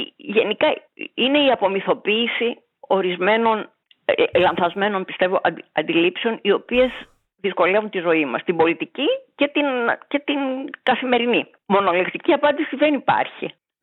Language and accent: Greek; Greece; στην Ελλάδα ζήσαμε μια δικτατορία, δεν ήταν ευχάριστη